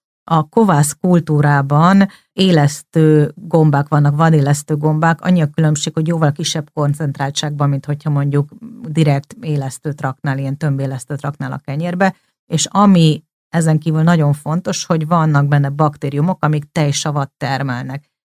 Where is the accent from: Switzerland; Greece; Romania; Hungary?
Greece; Én Görögországban nőttem föl, meg mindenféle országokba éltem